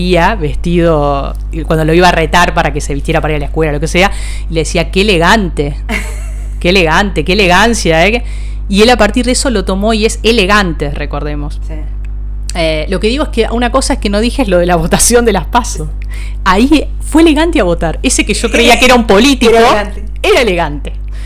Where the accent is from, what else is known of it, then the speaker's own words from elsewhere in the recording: San Martín, Buenos Aires Province, Argentina; now in Buenos Aires, Argentina; yo soy de San Martín, ahora vivo en la Ciudad de Buenos Aires, pero soy de San Martín